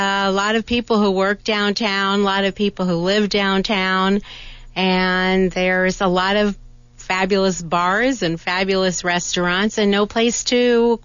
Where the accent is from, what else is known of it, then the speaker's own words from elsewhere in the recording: San Francisco, California, United States; now in Tucson, United States; Originally from San Francisco.